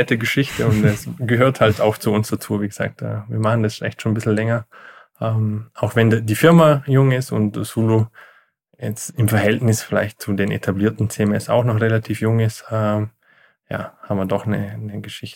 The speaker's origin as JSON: {"language": "German", "country": "Austria", "said": "also ich komme aus Österreich. Wir sitzen hier am Bodensee in dem Dreiländereck Deutschland, Schweiz, Österreich und es ist sehr touristisch geprägt, aber auch sehr von der Industrie geprägt, die aber sehr international tätig ist."}